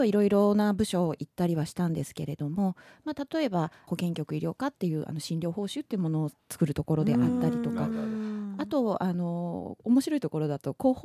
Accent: Ishikawa, Japan; 私はですね、石川県の出身でありますが、大学の方は弘前大学を卒業いたしまして、2005年に、医学部を卒業しました。

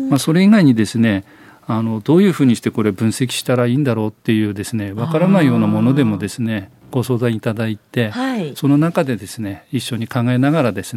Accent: Aomori, Japan; 生まれも育ちもですね、はい、青森市です。

